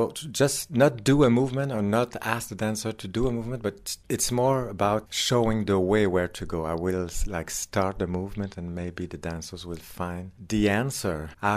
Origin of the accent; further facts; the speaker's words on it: Quebec, Canada; I'm not a young man anymore. I'm from Canada, from Quebec, which is a French province in Canada where people mostly speak French.